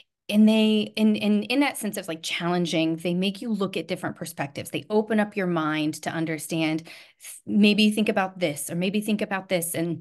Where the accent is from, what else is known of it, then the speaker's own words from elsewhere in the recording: Carrollton, Texas, United States; So I actually grew up in Carrollton, Texas. So here in the DFW area, to Newman Smith High School, and then ended up at UNT. So stayed local for college.